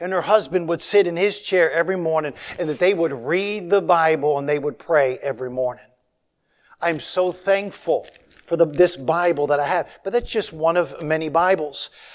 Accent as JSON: {"language": "English", "town": "Washington", "region": "District of Columbia", "country": "United States", "tie": "born or raised there", "said": "I grew up, I was born in Washington, D.C., grew up 10 miles outside of the city."}